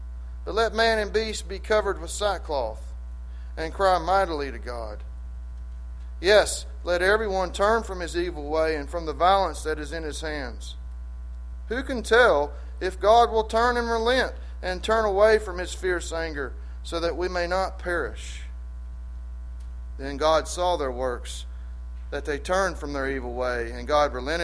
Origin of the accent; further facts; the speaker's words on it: Hickory, North Carolina, United States; I was born and raised in Hickory, and so was my wife.